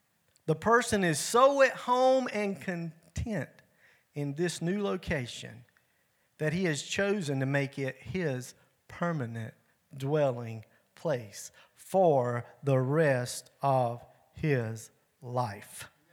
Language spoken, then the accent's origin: English; the South, United States; Now listen, I'm from the South. Life in New York and New Jersey is not the same.